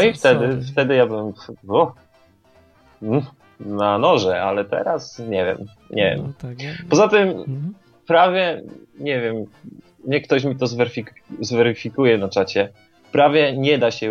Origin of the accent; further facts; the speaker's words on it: Poznań, Greater Poland Voivodeship, Poland; Ja jestem z Poznania i tam ja czasem sobie wychodzę w nocy na miasto.